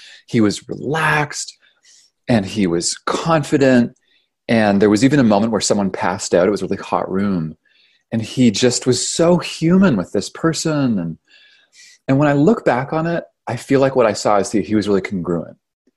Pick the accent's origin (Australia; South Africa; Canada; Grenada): Canada; now in United States; I'm from Canada. I got down here in 2007 and I ended up, this is kind of a long story